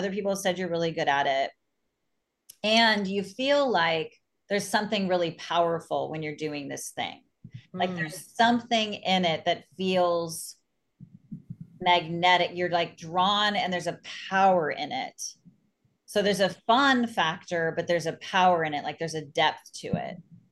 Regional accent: California, United States; I am born and raised in California.

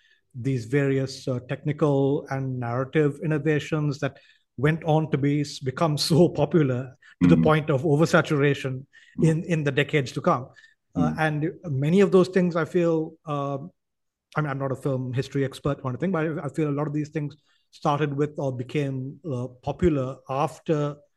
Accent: Sri Lanka; because I grew up in Sri Lanka. It obviously did not air on TV here.

